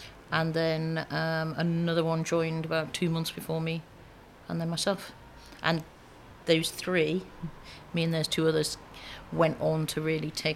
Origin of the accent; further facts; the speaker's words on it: Hull, Yorkshire and the Humber, United Kingdom; moved away as an adult; also born or lived in London; now in Liverpool, United Kingdom; So originally I'm from Hull, from the other side of the country. And then I came down and did my degree down here.